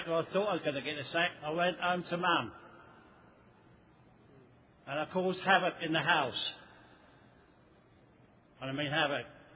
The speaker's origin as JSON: {"language": "English", "region": "London", "country": "United Kingdom", "said": "I am an alcoholic. I'm from London, England."}